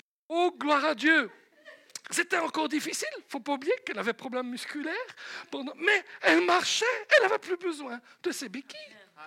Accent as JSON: {"language": "French", "country": "Belgium", "said": "Je suis belge, attention, un bon belge. Allez, je vous assure, je suis un vrai belge, moi, comme lui."}